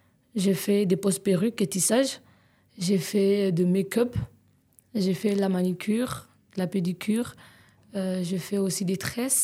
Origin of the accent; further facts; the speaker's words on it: Goma, North Kivu, DR Congo; moved away as an adult; now in Kinshasa, DR Congo; Je suis venue de Goma, je suis arrivée à Kinshasa pour faire la fac de médecine.